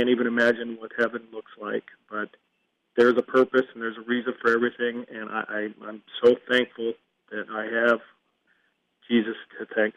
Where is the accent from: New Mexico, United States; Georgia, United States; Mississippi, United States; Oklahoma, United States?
New Mexico, United States; Listen, I was born and raised in New Mexico